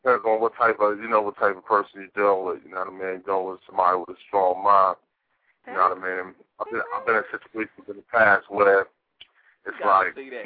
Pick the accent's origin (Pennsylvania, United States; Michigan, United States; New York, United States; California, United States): Pennsylvania, United States; Philadelphia; Yeah, I'm from Philly.